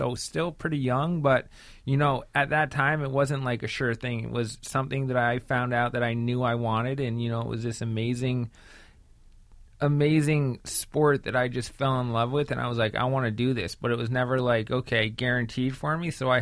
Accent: Vermont, United States; born or raised there

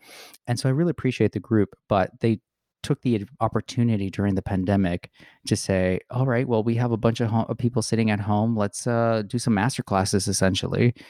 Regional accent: Jersey City, New Jersey, United States; I was born and raised in Jersey City. I lived in I lived in Union City for a long time. And I was a 15-minute bus ride from New York.

